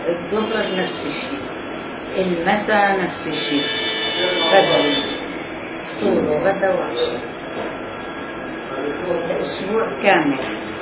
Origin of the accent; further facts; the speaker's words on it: Palestine; أنا فلسطينية، جاي من فلسطين.